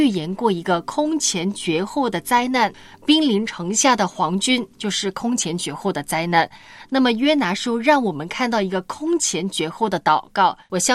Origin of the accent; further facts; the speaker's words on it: China; 我们中国人常说一次不忠，百次不容嘛。